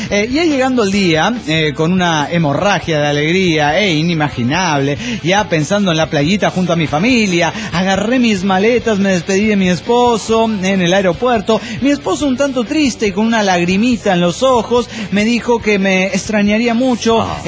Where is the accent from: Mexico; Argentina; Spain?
Mexico; Mexico City; del DF mexicano.